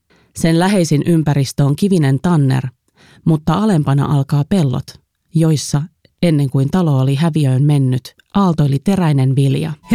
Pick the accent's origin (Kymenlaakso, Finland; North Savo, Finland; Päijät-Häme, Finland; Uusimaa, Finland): Uusimaa, Finland; Espoo; tulen Espoosta ja tässä on ääninäytteeni.